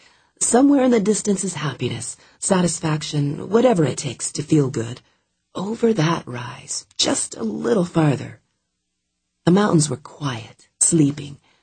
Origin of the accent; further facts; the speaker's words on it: Montana, United States; I grew up in Montana, but my northern mission wouldn't bring me back my childhood. Montana had changed.